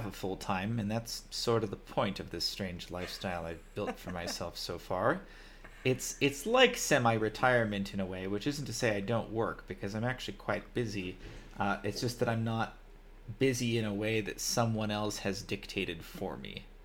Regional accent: California, United States; moved away as an adult

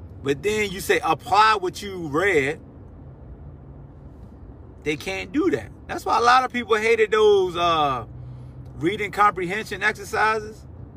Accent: Newport News, Virginia, United States; Like, I grew up in Newport News, Hampton area, in the shipyard.

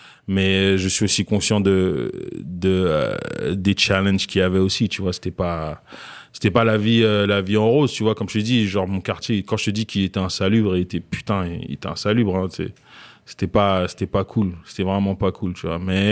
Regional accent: Goussainville, Île-de-France, France; Dans une ville qui s'appelle Goussainville.

